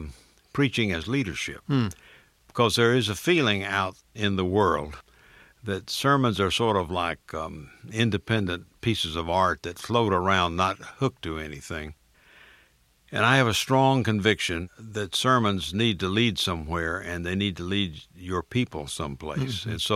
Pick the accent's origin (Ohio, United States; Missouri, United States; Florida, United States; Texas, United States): Florida, United States; I grew up in South Florida in the 30s, and every Sunday morning, my mother and I listened to the radio